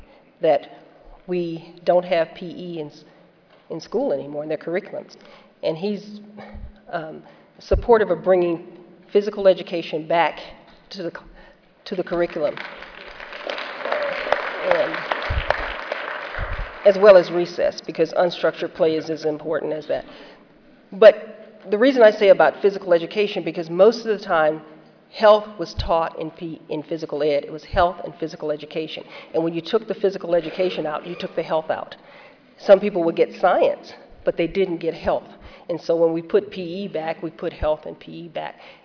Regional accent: Gulf Coast, United States; because I'm from the Gulf, they'll say, well, how are things in the Gulf?

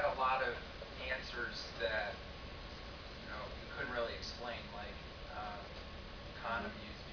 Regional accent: Louisville, Kentucky, United States; I'm from Louisville, Kentucky, and I was surprised

